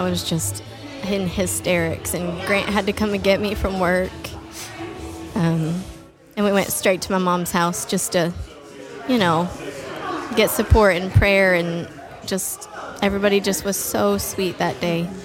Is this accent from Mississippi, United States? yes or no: no; Amarillo, Texas, United States; now in Bushland, United States; I am from Bushland, Texas. Born and raised in Amarillo, but we live in Bushland, Texas.